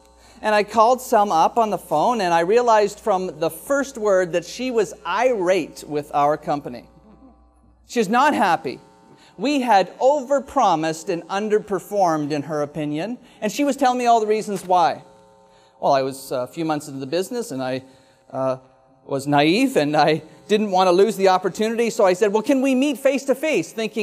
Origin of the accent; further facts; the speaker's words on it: Petrolia, Ontario, Canada; three communities that I was raised closest to, and that was Oil City, Oil Springs, and Petrolia. I was born in Petrolia.